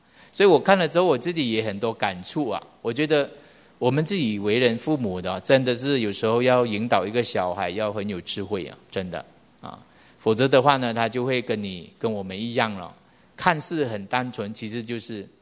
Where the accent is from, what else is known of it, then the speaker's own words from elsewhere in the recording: Malaysia; now in Taiwan; 我经常台湾、马来西亚这样子飞嘛，所以我有时候我回到我家乡，再回来台湾